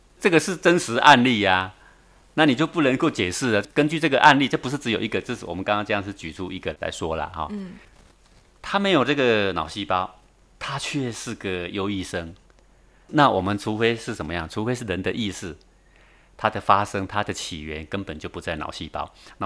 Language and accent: Chinese; China; 这就是我们中国人常常说的